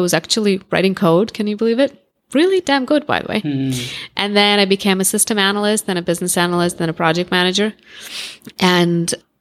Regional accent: Russia; So I grew up in Russia. I was born in Russia.

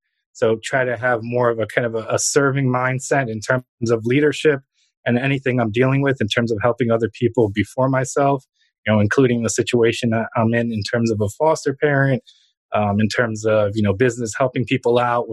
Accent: Lviv, Lviv Oblast, Ukraine; now in United States; we're from Western Ukraine. So we're about 30 miles from the Polish border, from a city called Lviv, L-V-I-V.

